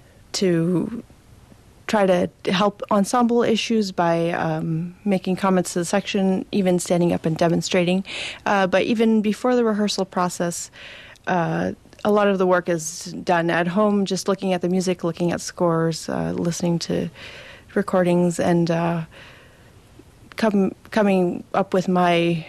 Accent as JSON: {"language": "English", "town": "Vancouver", "region": "British Columbia", "country": "Canada", "tie": "born or raised there", "said": "I was able to play concertmaster of my youth orchestra when I was young, growing up in Vancouver"}